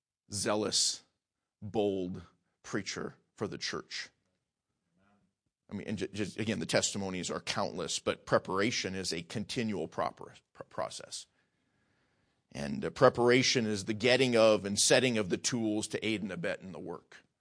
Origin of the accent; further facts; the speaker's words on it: Devils Lake, North Dakota, United States; I grew up in Devil's Lake, North Dakota.